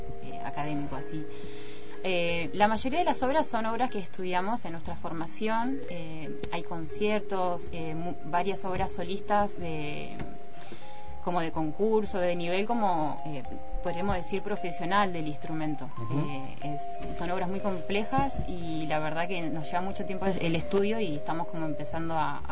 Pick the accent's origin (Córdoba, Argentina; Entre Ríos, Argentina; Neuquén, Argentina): Neuquén, Argentina; Luciana y yo somos de Neuquén y también estamos acá.